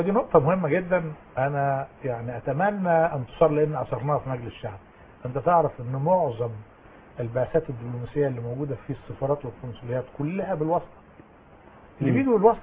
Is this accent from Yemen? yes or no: no; Egypt; احنا مصريين